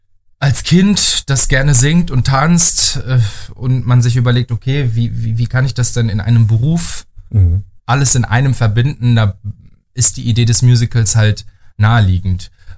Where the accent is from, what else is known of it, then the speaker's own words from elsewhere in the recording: Paderborn, North Rhine-Westphalia, Germany; weil ich komme ja aus Paderborn